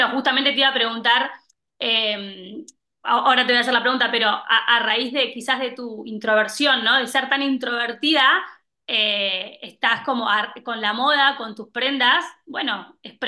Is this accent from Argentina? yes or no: yes; Argentina; accent: Argentine; now in Madrid, Spain; soy argentina, por eso el acento raro que seguramente que me van a escuchar. Hace algunos meses me vine a vivir a Madrid con mi familia y bueno, tengo una marca de zapatos en Argentina